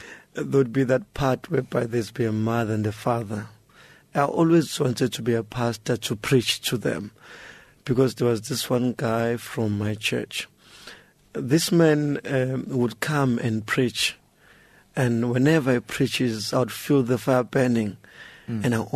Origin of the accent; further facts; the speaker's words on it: Soweto, Gauteng, South Africa; also born or lived in KwaMvuma, KwaZulu-Natal; Basically, I'm from Soweto, Johannesburg, but I'm born at Kwamvuma.